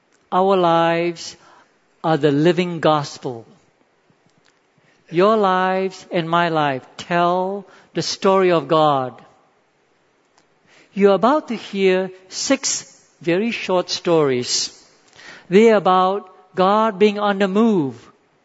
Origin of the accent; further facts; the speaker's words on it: Singapore; it was the beginning of a journey as a Singaporean walking into our destiny